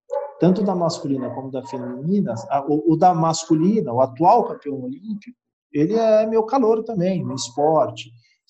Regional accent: São Paulo, Brazil; porque eu sou de São Paulo.

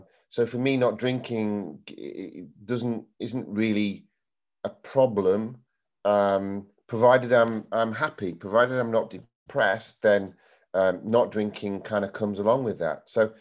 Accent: Yorkshire and the Humber, United Kingdom; You'll also guess I'm not from South Africa. I'm actually from Yorkshire.

